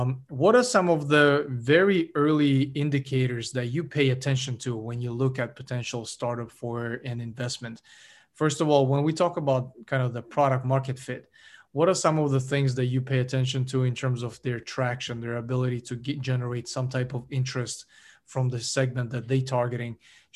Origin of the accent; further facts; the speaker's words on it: Kazakhstan; now in United States; us being immigrants, like you're from Switzerland, I'm from Kazakhstan.